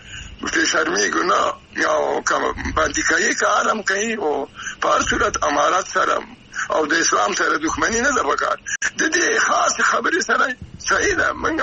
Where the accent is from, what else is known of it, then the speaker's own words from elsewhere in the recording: Afghanistan; نو دوی بعد چې زه افغان یم